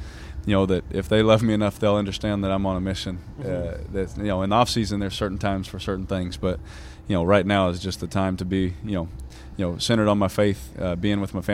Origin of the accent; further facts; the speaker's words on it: Bakersfield, California, United States; also born or lived in Fresno / Houston; I'm from Fresno. I was born in Fresno, grew up in Bakersfield and Houston a little bit